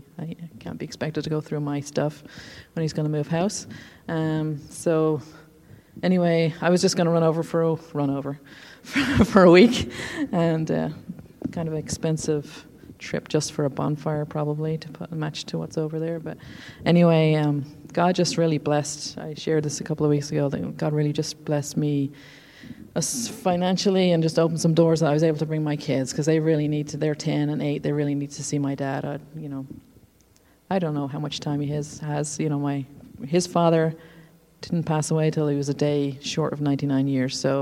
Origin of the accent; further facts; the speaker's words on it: Ireland; because I'm from Ireland until I married this man from West Richland. I was an Irish resident.